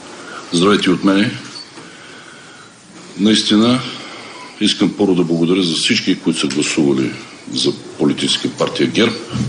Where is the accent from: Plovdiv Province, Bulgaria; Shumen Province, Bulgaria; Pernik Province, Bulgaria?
Plovdiv Province, Bulgaria; Plovdiv; И наистина ние сме пловдивчани и не сме само.